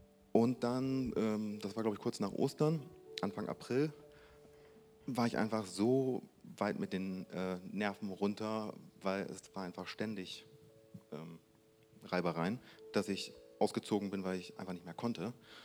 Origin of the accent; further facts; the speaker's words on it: Bremen, Germany; wir kommen aus Bremen und waren vor etwa 5 Wochen hier.